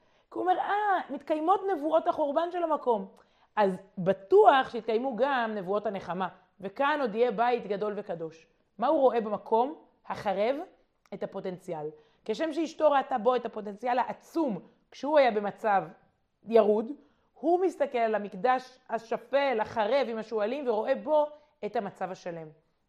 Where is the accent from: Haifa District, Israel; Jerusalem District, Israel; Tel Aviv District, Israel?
Jerusalem District, Israel; Jerusalem; אני מירושלים